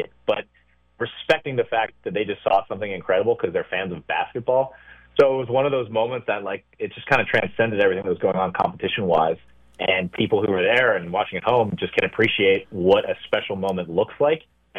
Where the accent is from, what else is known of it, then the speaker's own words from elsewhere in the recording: United States; And so as an American, I'm like, man, are they really not going to win gold?